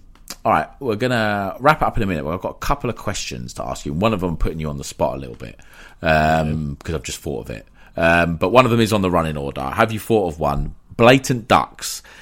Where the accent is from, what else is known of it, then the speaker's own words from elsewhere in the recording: United Kingdom; It's a part of our culture as British people.